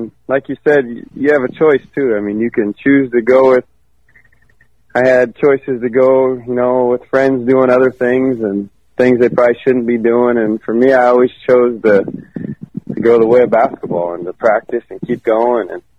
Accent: Washington, United States; We played the Huskies, so I was in my home state.

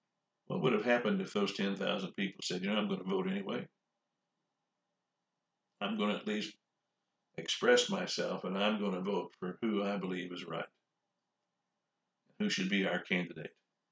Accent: Illinois, United States; One reason is I grew up in Southern Illinois, and in 1952, the Democrat candidate for president was going to be Adlai Stevenson, who was our governor.

